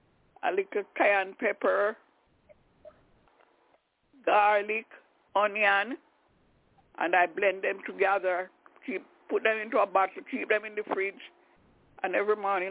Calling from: Albany, New York, United States; I'm calling from Albany, New York.

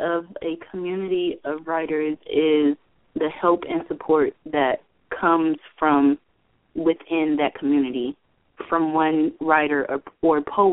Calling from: California, United States; This is … from California.

